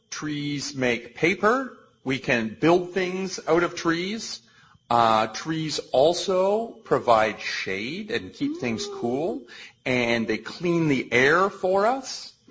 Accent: Canada; I'm Canadian.

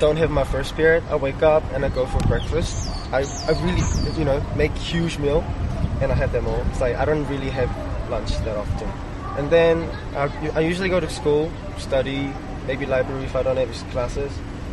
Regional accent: South Korea; Yeah, South Korea, yes.

